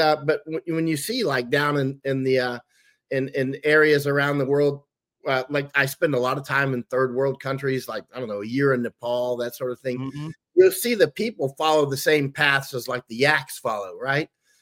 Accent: Florida, United States; I grew up in Florida too.

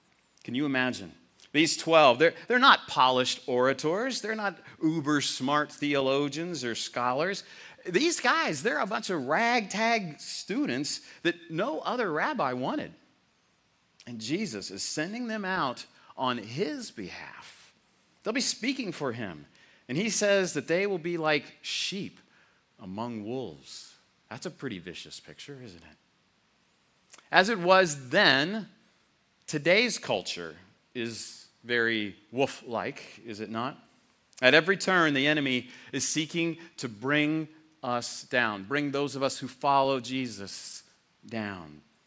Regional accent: Texas, United States; I'm from Texas

